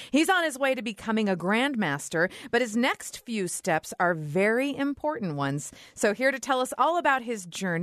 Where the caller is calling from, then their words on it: Utah, United States; this is … with us here today, and we're calling you from Utah.